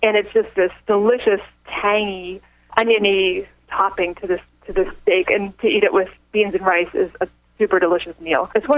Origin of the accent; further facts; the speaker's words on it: Florida, United States; There's one that I grew up eating in Florida